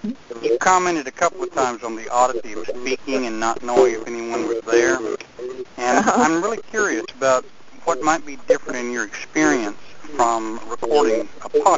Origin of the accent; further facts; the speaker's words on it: Tennessee, United States; I'm from East Tennessee.